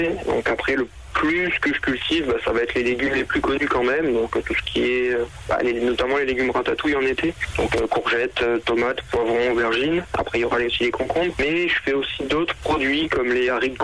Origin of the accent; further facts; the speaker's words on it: Provence-Alpes-Côte d'Azur, France; now in Avezé, France; on vient des Alpes-Maritimes, donc un endroit où il fait très chaud. On ne supporte pas vraiment la chaleur. C'est assez particulier pour quelqu'un qui vient du Sud